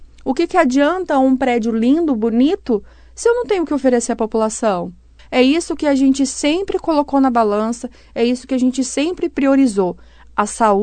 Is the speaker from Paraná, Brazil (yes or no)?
yes; Londrina, Paraná, Brazil; now in Bandeirantes, Brazil; eu sou de Londrina, porém eu moro em Bandeirantes desde quando eu casei. Faz 16 anos que eu sou casada com o Tomé. E desde então eu moro aqui em Bandeirantes e fiz minha graduação aqui em Bandeirantes.